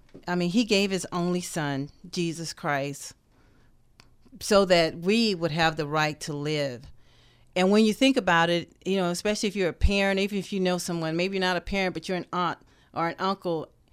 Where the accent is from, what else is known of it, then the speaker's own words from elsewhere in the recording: the South, United States; But I am from the South, so we have a tendency to want to really engage with people and to talk a lot.